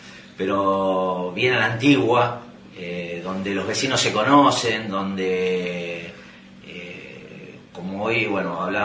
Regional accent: Avellaneda, Buenos Aires Province, Argentina; moved away as an adult; now in Buenos Aires, Argentina; yo no soy de Parque Patricios, yo nací, me crié en Avellaneda prácticamente hasta los 30 años y tengo 47 y hace 17 que vivo en el barrio, y me siento parte de Parque Patricios

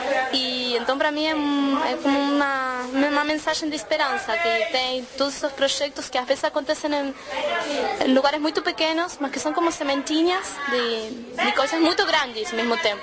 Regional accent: Argentina; Portuguese is a second language; now in Brazil; eu sou da Argentina, estou aqui visitando o sertão. Eu tenho 26 anos

